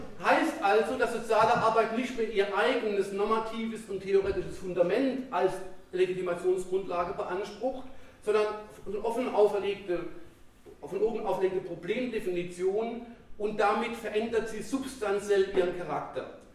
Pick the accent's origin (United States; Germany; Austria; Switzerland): Germany; West Germany; ich bin ein echter Wessi, ich bin sogar ein linksrheinischer Wessi, also ein paar Franzose.